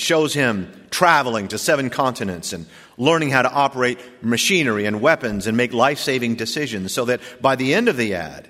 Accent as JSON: {"language": "English", "town": "Norfolk", "region": "Virginia", "country": "United States", "tie": "born there", "said": "sure, I was born in Norfolk, Virginia, but I'm being made in heaven."}